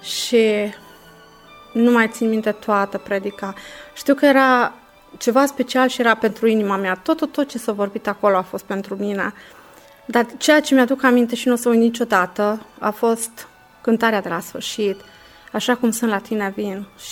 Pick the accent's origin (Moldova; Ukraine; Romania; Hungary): Romania; Alba Iulia, Alba County; also born or lived in Cugir; Sunt din Alba Iulia, născută în Cugir și am 38 de ani.